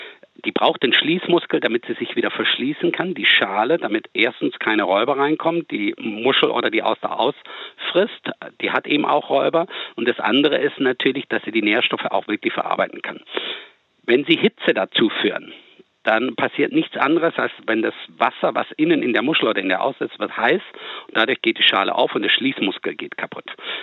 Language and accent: German; Baden-Württemberg, Germany; now in Sylt, Germany; Und ich komme aus dem Schwabenland ursprünglich.